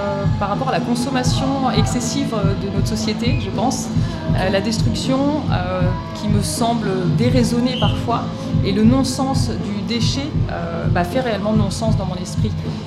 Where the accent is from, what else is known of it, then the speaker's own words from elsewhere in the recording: Auvergne-Rhône-Alpes, France; Je suis issue de la Haute-Savoie, donc le bois était quand même très majoritaire.